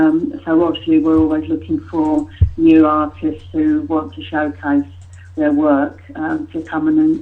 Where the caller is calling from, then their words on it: Accrington, North West England, United Kingdom; Good morning, I'm in Accrington. I'm at my studio.